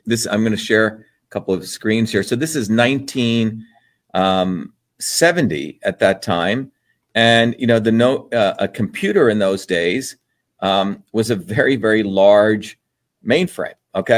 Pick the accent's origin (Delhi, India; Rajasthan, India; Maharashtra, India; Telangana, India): Maharashtra, India; Mumbai; I grew up in India in the you know, early 60s. In Bombay, India